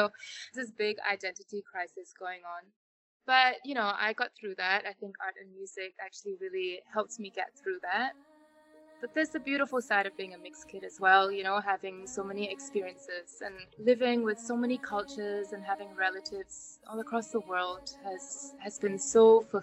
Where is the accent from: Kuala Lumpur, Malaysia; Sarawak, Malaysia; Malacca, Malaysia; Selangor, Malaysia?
Sarawak, Malaysia; Kuching; My generation, we are the first to be born outside of the rainforests. I grew up in Kuching, which is kind of a 1 hour flight plus another 1 hour flight away from the village.